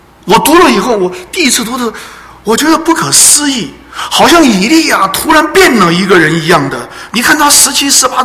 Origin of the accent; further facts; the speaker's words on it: China; 我们中国人讲的哈